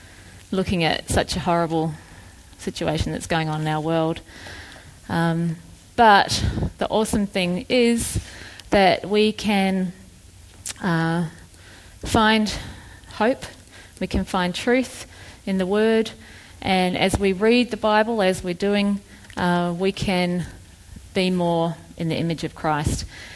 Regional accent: New Zealand; I grew up in New Zealand. I was a pretty normal kid, had a good mum and dad, good family.

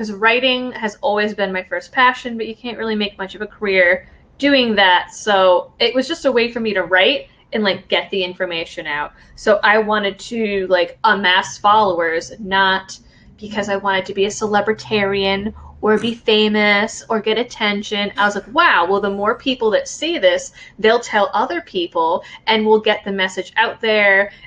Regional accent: Massachusetts, United States; I guess you would say raised liberal because I'm born and raised in Massachusetts.

